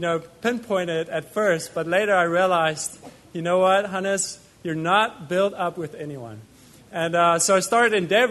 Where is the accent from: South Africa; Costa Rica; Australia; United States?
South Africa; moved away; a year ago, I came from South Africa and started serving the Lord here full time.